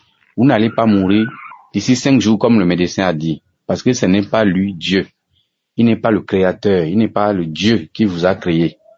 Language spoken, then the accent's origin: French; Benin; now in Gabon; je suis un Béninois vivant au Gabon. J'ai 35 ans.